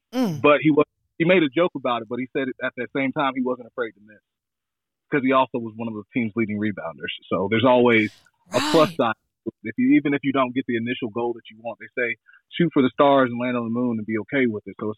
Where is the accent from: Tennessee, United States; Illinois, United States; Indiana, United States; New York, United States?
Tennessee, United States; Knoxville; I'm East Tennessee, Knoxville, born and raised. I'm calling in from Knoxville, Tennessee.